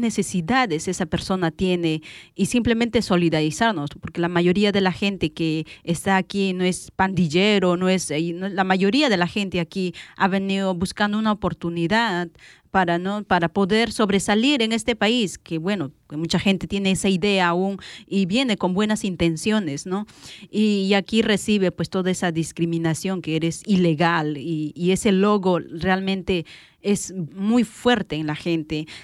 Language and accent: Spanish; Peru; now in United States; Yo soy de Perú y lo que veo aquí es